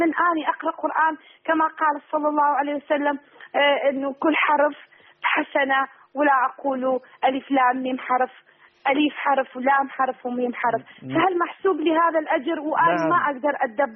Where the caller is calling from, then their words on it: Kurdistan Region, Iraq; first language Kurdish; Arabic is a second language; أنا أكلمك كردية، أتصل بك من شمال العراق، واللغة عندنا هنا إحنا لغتنا كردية ما نتكلم عربي إحنا.